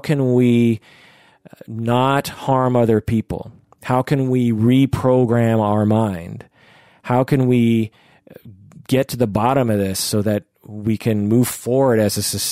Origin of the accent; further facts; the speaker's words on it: Seattle, Washington, United States; particularly since I grew up in Seattle where there's tons of Asian Americans.